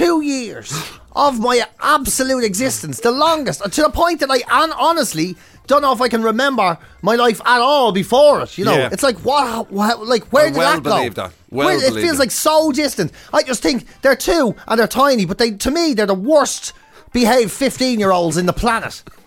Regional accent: Ireland; So, I'm Irish.

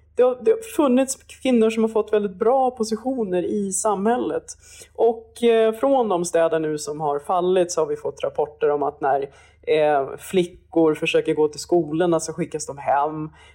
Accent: Kabul, Afghanistan; Och jag vill sitta hemma i Kabul och se ut över bergen.

